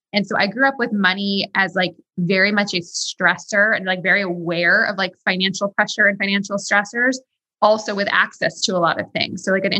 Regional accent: New York City, New York, United States; You know, I grew up in New York City. So I also grew up in a city and in a really expensive city

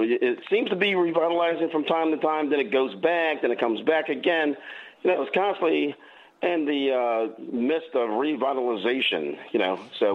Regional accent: Philadelphia, Pennsylvania, United States; And I'm originally from Philadelphia, so that story you told about Temple, it's kind of close to my heart.

